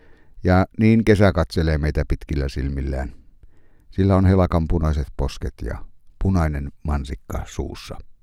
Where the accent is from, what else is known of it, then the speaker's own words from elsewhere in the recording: Enonkoski, South Savo, Finland; laulamme sen lapsuuteni kirkossa Enonkoskella